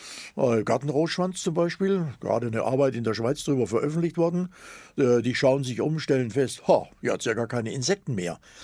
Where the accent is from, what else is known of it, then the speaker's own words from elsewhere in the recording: Zittau, Saxony, Germany; Und da, wo ich herkomme, aus Ostsachsen, Zittau, gab es damals noch eine reichhaltige Vogelwelt